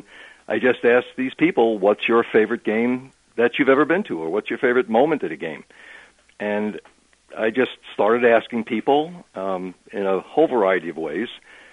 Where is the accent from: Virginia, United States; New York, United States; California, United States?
New York, United States; Still love the Mets because I'm from New York, and we go to a lot of games.